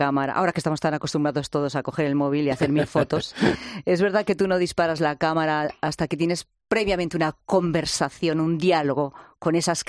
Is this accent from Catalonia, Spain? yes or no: no; Castile and León, Spain; como es la comarca de Aliste, en Zamora, que también es protagonista de este libro. Esta, que es mi tierra, también tiene un capítulo fotográfico especial en este libro